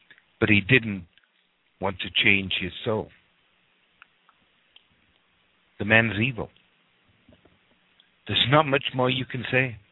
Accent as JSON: {"language": "English", "region": "England", "country": "United Kingdom", "tie": "born or raised there", "said": "Now, growing up in England, I knew this next person much better than the North American audience did."}